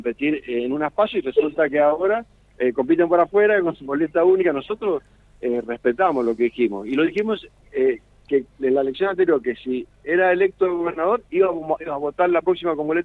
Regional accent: Mendoza, Argentina; lo que somos los mendocinos

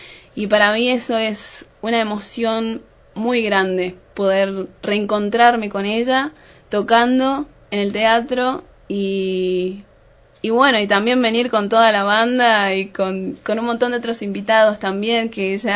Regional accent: Catamarca, Argentina; now in Buenos Aires, Argentina; Y como el volver a mi tierra después de tanto estudio, de tantas oportunidades que se han dado allá en Buenos Aires.

